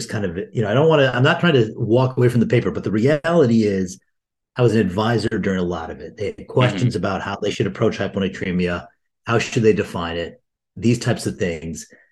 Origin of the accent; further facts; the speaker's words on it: Detroit, Michigan, United States; also born or lived in Indiana / Chicago; Yeah, I grew up in Detroit. I kind of did a tour of the Midwest with my training in Indiana, then University of Chicago, and then came back home and literally live a mile and a half from where I grew up.